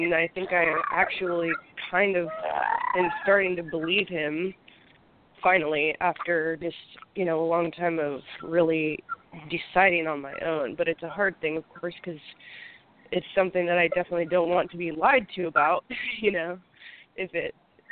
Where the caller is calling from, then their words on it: Oregon, United States; Eastern Oregon.